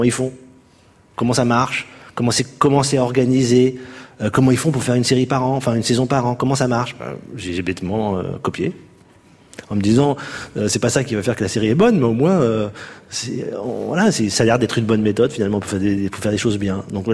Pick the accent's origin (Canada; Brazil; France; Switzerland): France; parce que je suis français